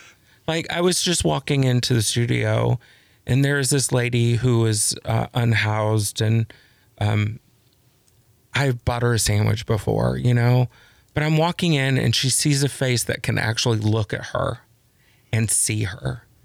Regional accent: Texas, United States; also born or lived in Los Angeles; now in Wisconsin, United States; I grew up in Texas, a small town in Texas, just north of Dallas. I lived in Los Angeles for a decade and got here after that.

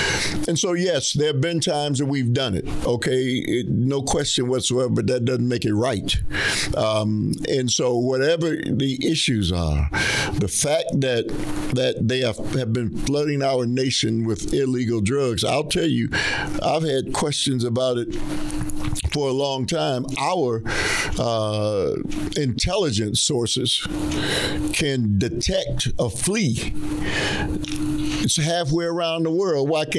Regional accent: United States; As you know, I'm an American and have been one for my entire life, 71 years.

